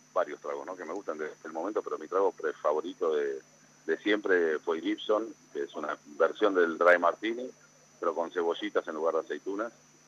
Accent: Pinamar, Buenos Aires Province, Argentina; now in Rio de Janeiro, Brazil; soy de Pinamar.

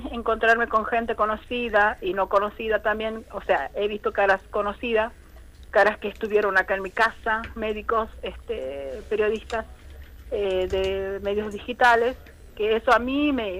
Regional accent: Salta, Argentina; first language Chorote; Spanish is a second language; yo soy maestra bilingüe en la escuela, hablo wichí, hablo mi lengua materna, que es el wikinawosile, más conocido como chorote

